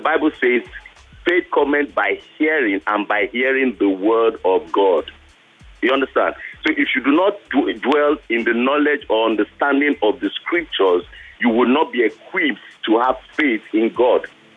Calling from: Ikeja, Lagos, Nigeria; I'm calling from Mango, Ikeja.

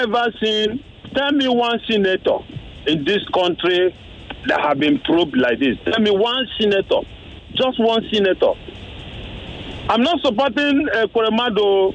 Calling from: Ogudu-Jiaro, Lagos, Nigeria; I'm calling from Ogudu-Jiaro.

